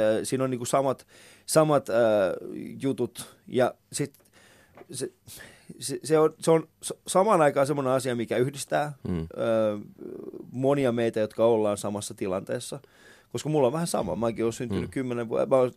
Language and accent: Finnish; Iran; hänen odotuksensa täyttyy ainoastaan sillä, että mä oon Iranista